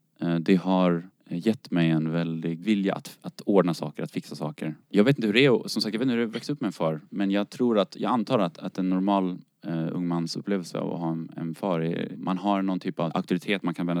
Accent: Denmark; now in Sweden; jag är från Danmark ursprungligen.

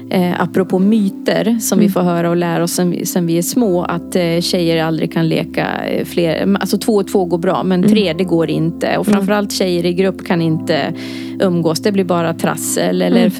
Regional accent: Dalarna County, Sweden; Jag är Dalkulla. 43 år har jag blivit och inträtt i medelåldern.

